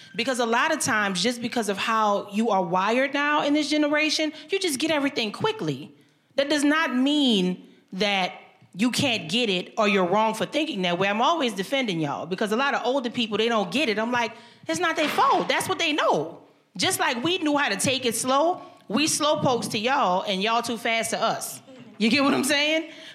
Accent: New Orleans, Louisiana, United States; Hey, I'm not from here, so y'all got to show me some love. I'm from New Orleans.

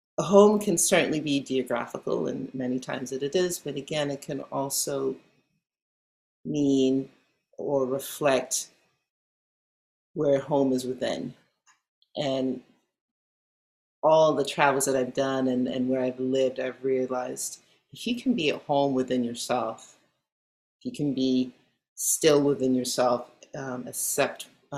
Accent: New York, United States; also born or lived in London; I was born in London, like I said, to Jamaican parents, and we moved to New York in the 80s, and then I moved later on to the Bay Area in 2010.

